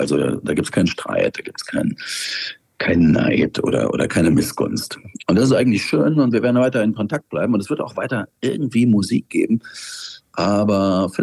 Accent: Dresden, Saxony, Germany; in Dresden spielen, das ist ja meine Heimatstadt, die also als gebürtiger Sachse

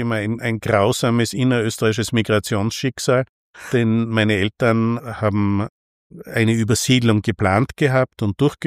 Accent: Linz, Upper Austria, Austria; dann habe ich also meine Stahlstadt-Kinder-Jugendzeit in Linz zugebracht und habe aber immer in mir den Tiroler hochleben lassen

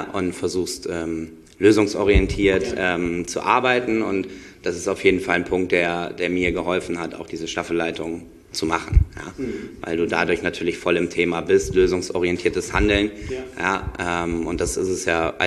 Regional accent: Düsseldorf, North Rhine-Westphalia, Germany; ich bin ja aus Düsseldorf und deswegen Fortuna-Fan

